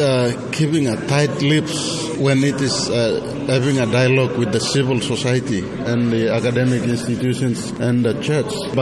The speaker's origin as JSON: {"language": "English", "country": "Papua New Guinea", "said": "that will be conducted back in my home country, Papua New Guinea."}